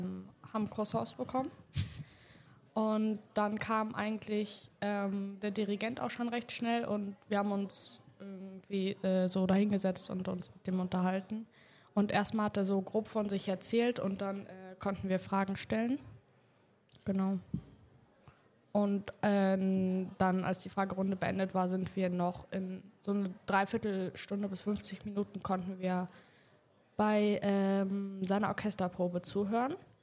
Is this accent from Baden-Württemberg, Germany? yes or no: no; Hamburg, Germany; und ich komme aus Hamburg, also.